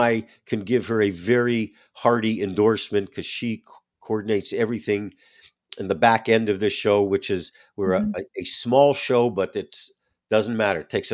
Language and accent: English; Canada; now in United States; as a Canadian, well, I'm an American now. I share that with the audience since 2007.